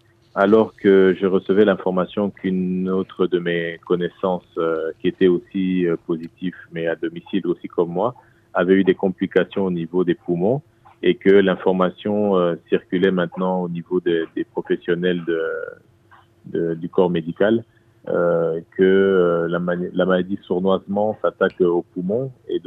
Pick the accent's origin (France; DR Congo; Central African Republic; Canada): DR Congo; Chez nous, en République démocratique du Congo